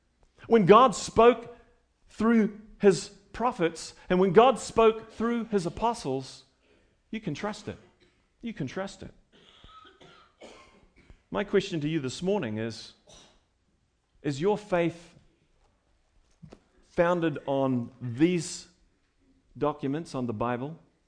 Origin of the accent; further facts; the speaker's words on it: New Zealand; Well, I'm a Kiwi, I'm a New Zealander, so I got a little longer, hopefully.